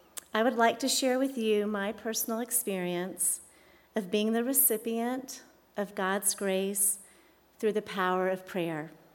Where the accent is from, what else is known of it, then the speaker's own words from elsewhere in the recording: Pensacola Beach, Florida, United States; I grew up on Pensacola Beach, so it was very easy to imagine a late summer afternoon when the beach is quiet